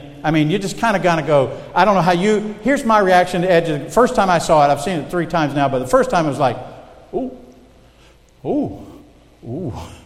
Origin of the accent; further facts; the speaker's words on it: South Carolina, United States; born there; I was born in South Carolina, I'm 30 miles from the ocean